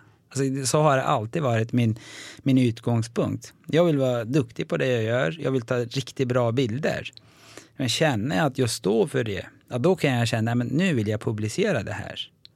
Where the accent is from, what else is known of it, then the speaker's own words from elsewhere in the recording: Sweden; den vann jag som första svensk och första turk också förstås i internationellt sammanhang.